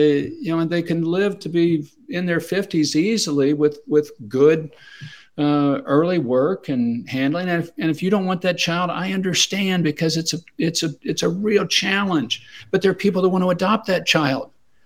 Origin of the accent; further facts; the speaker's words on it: Kansas, United States; I think in my home state of we have a number of Amish in Kansas